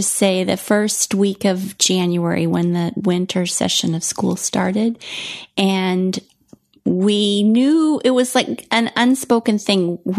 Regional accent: Portland, United States; And he was from Portland. I was from Portland.

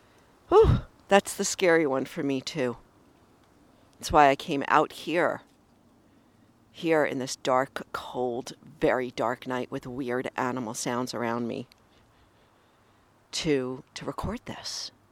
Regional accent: Brooklyn, New York, United States; I'm from Brooklyn, by the way, so this is all quite new to me.

